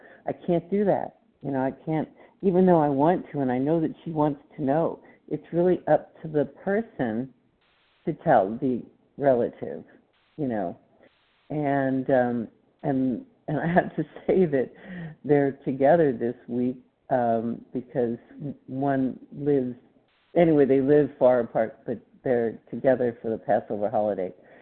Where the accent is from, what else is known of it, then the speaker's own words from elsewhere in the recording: Texas, United States; I think I said I was from Texas, and I am recovered compulsive overeater.